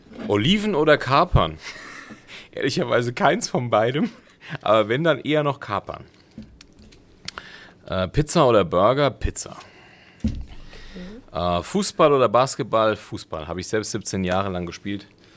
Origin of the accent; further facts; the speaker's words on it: Taunusstein, Hesse, Germany; also born or lived in Wiesbaden; Taunusstein ist ja meine Heimatstadt. Ich bin da geboren, also geboren bin ich in Wiesbaden, aber ich bin in Taunusstein aufgewachsen und habe mein Leben mit Ausnahme im Studium, da war ich mal weg, in Rom und in Mainz. Aber eigentlich immer dort gelebt.